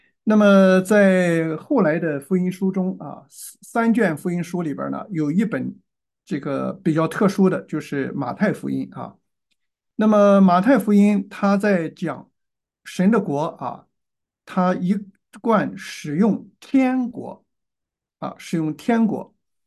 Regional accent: China; 所以，这个对于我们中国人啊，对于天和神啊

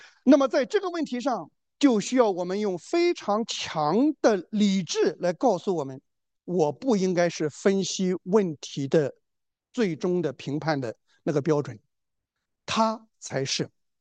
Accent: China; 他把自己的目光短浅，我们中国人叫鼠目寸光。

